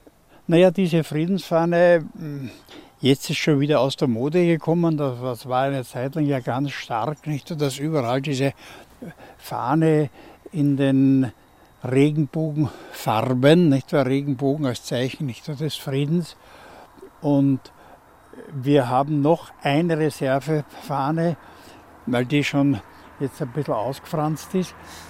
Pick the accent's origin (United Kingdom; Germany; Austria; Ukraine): Austria; Straß im Straßertal, Lower Austria; Ich stamme also aus Straß im Straßertal, Weingegend auch. Und in Krems bin ich in die Schule gegangen, in die Mittelschule.